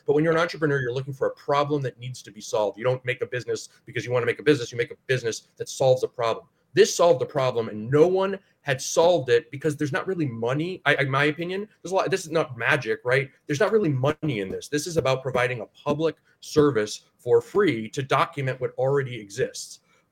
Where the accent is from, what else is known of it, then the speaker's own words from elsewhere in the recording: Ohio, United States; I'm from Northeast Ohio, so it pains me also.